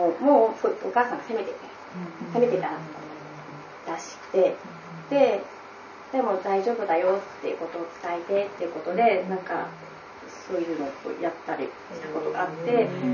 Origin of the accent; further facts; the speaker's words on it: Asahikawa, Hokkaido, Japan; 北海道旭川市から来ました。